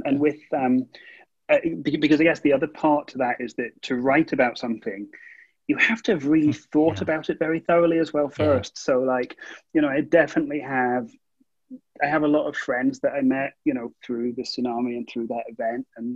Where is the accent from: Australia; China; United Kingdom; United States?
United Kingdom; Scotland; I grew up in Scotland and, you know, we don't have natural disasters.